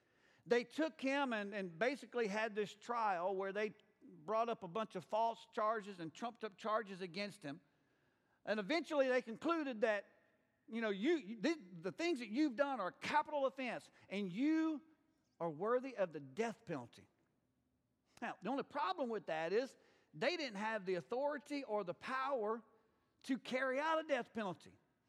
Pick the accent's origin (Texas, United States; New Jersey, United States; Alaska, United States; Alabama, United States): Alabama, United States; Mobile; Well, growing up in Mobile, Alabama, there in our town was a small private university.